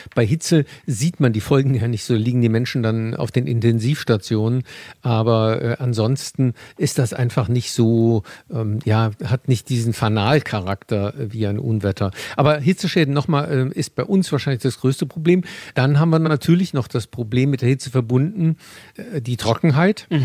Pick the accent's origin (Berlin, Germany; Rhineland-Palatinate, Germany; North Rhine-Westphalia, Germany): Rhineland-Palatinate, Germany; sind Regionen entlang des Rheins im Südwesten, wieder mal meine Heimat Rheinhessen, ganz extrem betroffen